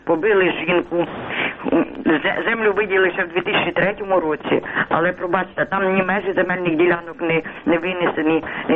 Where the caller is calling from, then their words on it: Kyiv, Ukraine; Я з Києва дзвоню.